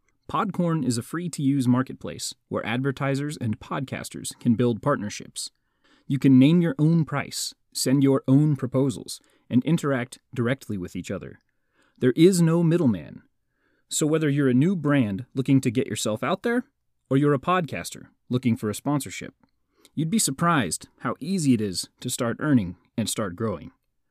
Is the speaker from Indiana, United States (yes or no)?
no; Kansas, United States; one from my home state of Kansas